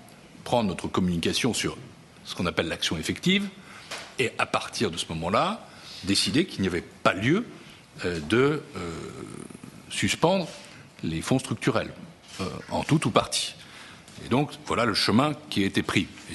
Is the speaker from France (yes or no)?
yes; France; comme vous l'avez peut-être remarqué à la langue que j'utilise, je suis français.